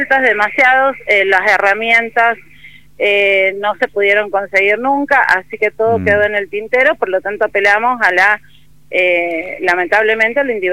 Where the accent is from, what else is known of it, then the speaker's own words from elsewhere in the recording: Caucete, San Juan, Argentina; Yo soy de Caucete, antiguamente habían 60 bodegas, hoy solo están en actividad 3 bodegas, por ejemplo, ¿no?